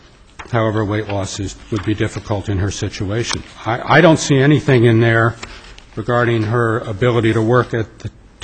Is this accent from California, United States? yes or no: yes; Napa, California, United States; I'm from Napa.